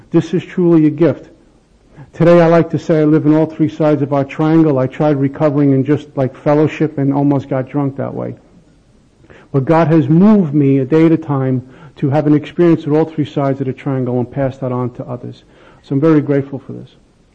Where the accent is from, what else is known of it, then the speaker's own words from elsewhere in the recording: Brooklyn, New York, United States; My first drink came when I was about 14 years old. I grew up in Bensonhurst, Brooklyn.